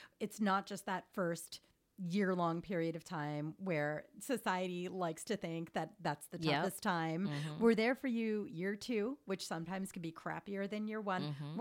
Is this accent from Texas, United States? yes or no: no; Philadelphia, Pennsylvania, United States; I'm from Philadelphia originally, so they kept driving back to Philly.